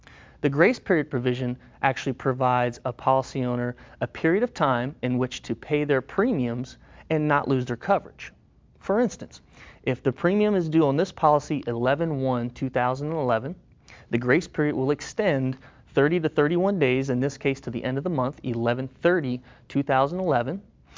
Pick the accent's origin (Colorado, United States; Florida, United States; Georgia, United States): Florida, United States; Jacksonville; from Jacksonville, Florida.